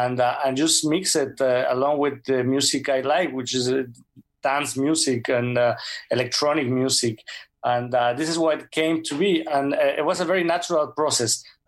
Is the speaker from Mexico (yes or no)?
yes; Mexico; And I'm from Mexico, you know